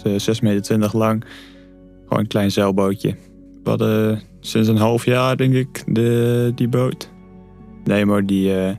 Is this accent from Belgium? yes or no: no; Stadskanaal, Groningen, Netherlands; 19 jaar oud. Ik kom uit Stadskanaal.